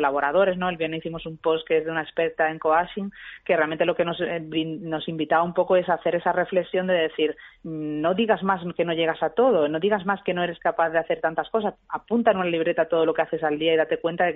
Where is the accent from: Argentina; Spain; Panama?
Spain; Málaga, Andalusia; que yo soy de Málaga